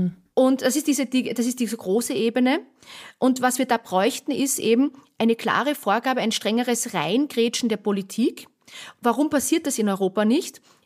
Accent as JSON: {"language": "German", "country": "Austria", "said": "aber ich bin ja Österreicherin."}